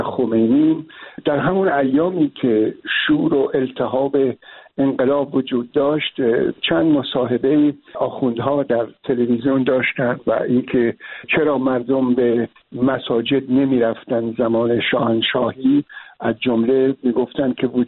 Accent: Iran; moved away as an adult; من و خانواده تصمیم گرفتیم برای چند ماه از ایران خارج بشیم و آمدیم، اما به هر حال در خارج از کشور موندگار شدیم.

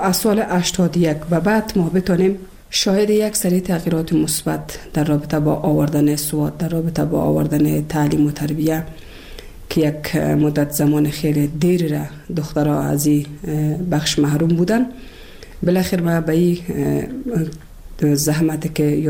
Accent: Kabul, Afghanistan; also born or lived in Bamyan; ولسوالی شیبر ولایت بامیان هستم. در سال 1356 در یک خانواده روشن فکر من در ولایت کابل به دنیا آمدم و تحصیلات خودم در کابل و پایان رسادم تا صنف 12 را

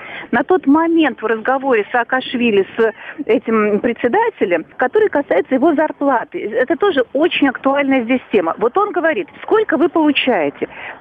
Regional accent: Moscow, Russia; accent: Moscow; Вот я тут совершенно не сенсация со своим московским акцентом.

